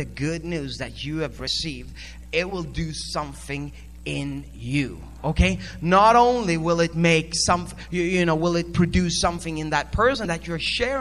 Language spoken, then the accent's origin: English; Sweden; also born or lived in India; now in -; Before that, I lived in India. Before that, I lived in Africa. Before that, I was in Sweden. Born and raised in Sweden, but been living all over the place.